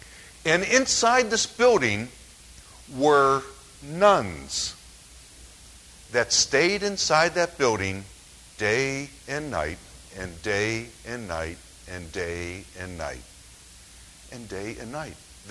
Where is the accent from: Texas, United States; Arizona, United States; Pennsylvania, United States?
Pennsylvania, United States; Pittsburgh; You know, where I grew up in Pittsburgh, I'll never forget this.